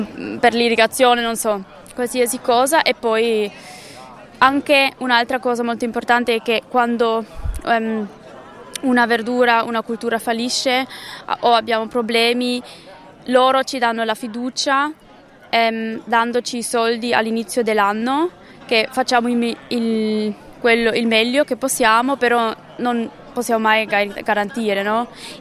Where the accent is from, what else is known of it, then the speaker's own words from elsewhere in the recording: Switzerland; Noi siamo cinque, due sono di Amsterdam, due siamo svizzere e un colombiano.